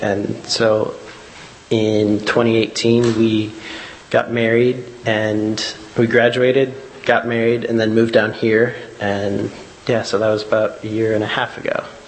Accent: Fort Wayne, Indiana, United States; So as a bit of history, I was raised in Fort Wayne, going to the Leo Church.

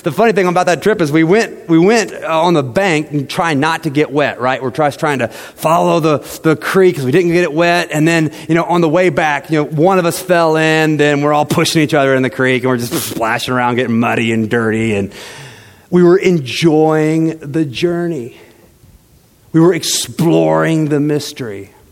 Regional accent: St. Joseph, Missouri, United States; I grew up in St. Joe. I grew up probably 5 miles from this building.

